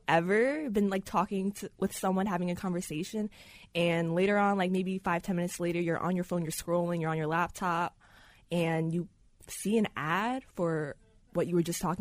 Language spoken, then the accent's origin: English; East Farmingdale, New York, United States; now in Smithtown, United States; I was born and raised in East Farmingdale, Long Island, and I currently live in Smithtown